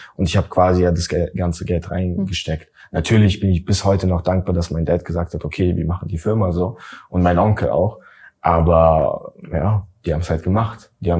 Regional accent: Latvia; wo wir Lettland besucht haben, ne, wo ich aufgewachsen bin

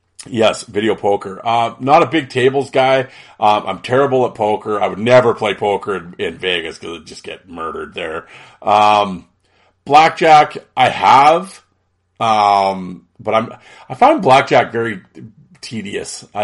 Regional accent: Canada; But being Canadian, I get that back.

